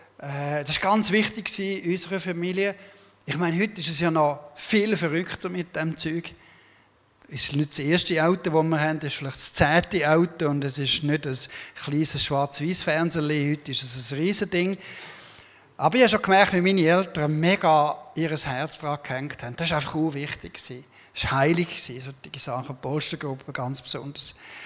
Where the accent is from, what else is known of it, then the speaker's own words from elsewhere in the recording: Rebstein, St. Gallen, Switzerland; Und ich bin da aufgewachsen im St. Galler Rintal, zu Rebstein. Ist das. Meine Eltern sind Österreicher, so quasi Wirtschaftsflüchtlinge, sind einmal rübergekommen, über den Rhein, arbeiten. Im 1964 war es